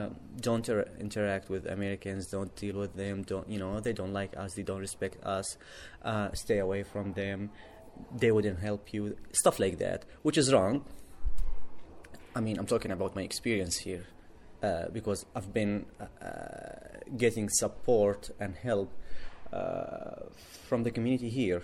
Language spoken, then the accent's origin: English; Aleppo, Aleppo Governorate, Syria; English is a second language; moved away as an adult